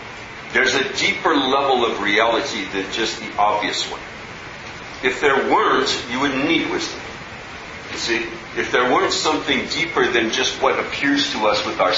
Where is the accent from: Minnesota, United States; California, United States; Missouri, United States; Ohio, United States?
Minnesota, United States; You know, I grew up in Minnesota, and I always heard these stories